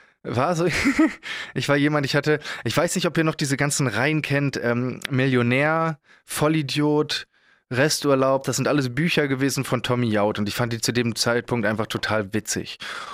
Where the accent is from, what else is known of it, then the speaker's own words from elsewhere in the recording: Braunschweig, Lower Saxony, Germany; Bei uns in Braunschweig, wo ich herkomme